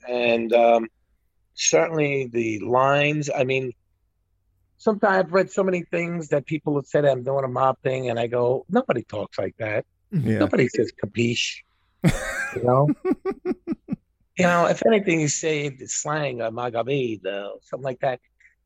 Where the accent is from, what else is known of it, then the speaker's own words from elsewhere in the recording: Brooklyn, New York, United States; Like I said, I grew up in Brooklyn.